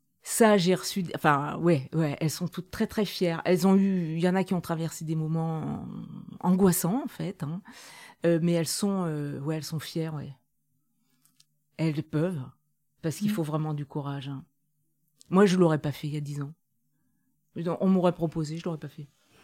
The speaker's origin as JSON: {"language": "French", "region": "Auvergne-Rhône-Alpes", "country": "France", "said": "je suis auvergnate"}